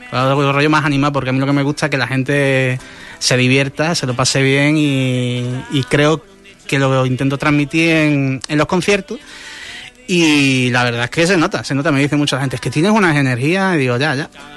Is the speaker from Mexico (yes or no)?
no; Huelva, Andalusia, Spain; Yo soy de Huelva